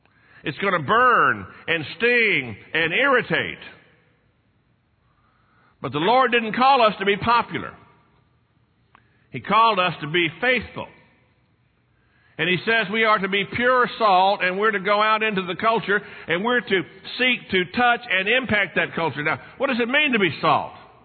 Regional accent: Texas, United States; One, it's my patriotic duty as a Texan to eat some part of a cow every day.

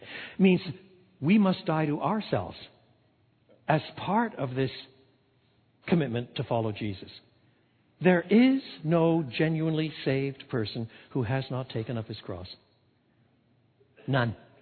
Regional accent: Canada; also born or lived in England; now in Chicago, United States; Now, I'm from Chicago, and before that I'm from Canada, and I lived for a long time in England.

